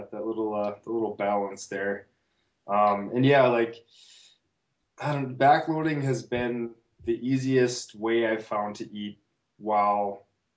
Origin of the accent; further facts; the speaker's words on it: North Dakota, United States; I am from North Dakota.